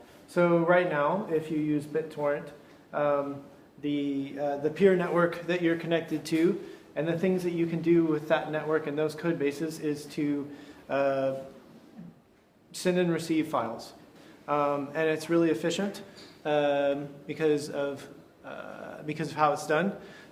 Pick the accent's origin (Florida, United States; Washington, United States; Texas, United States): Texas, United States; I was born and raised in Texas, so the Yagni thing that Sven pointed out, we would say, y'all ain't gonna need that.